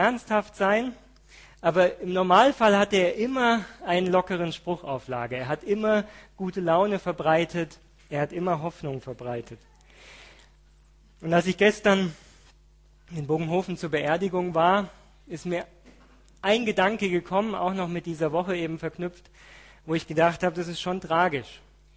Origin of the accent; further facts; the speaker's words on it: Germany; Als Deutscher natürlich konnte man sich darüber freuen